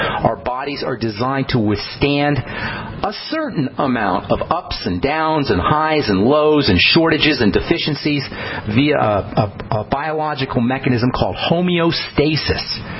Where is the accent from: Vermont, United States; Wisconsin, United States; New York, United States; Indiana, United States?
New York, United States; I remember when I was growing up in New York, I lived near Kennedy Airport.